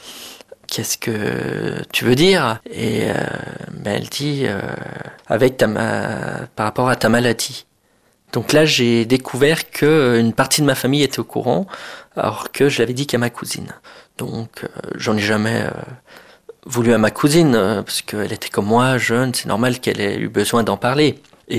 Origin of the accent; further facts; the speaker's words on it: Bourgogne-Franche-Comté, France; puisque j'étudiais à Grenoble et je suis originaire de la Bourgogne